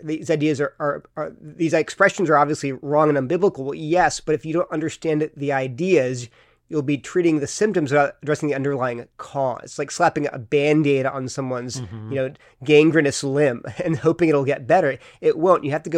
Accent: Delaware, United States; also born or lived in California; I was born in California, but my family moved to Delaware when I was like 18 months old. So I grew up on the, you know, mid-Atlantic states

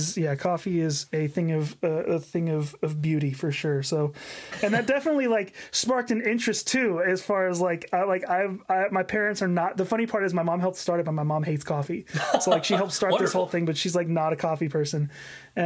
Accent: Oklahoma, United States; So I grew up in the church, was born and raised in Oklahoma.

